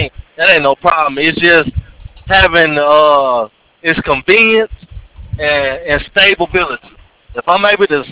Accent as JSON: {"language": "English", "region": "Alabama", "country": "United States", "said": "I'm from Alabama, and I actually talk countryer now than I did then."}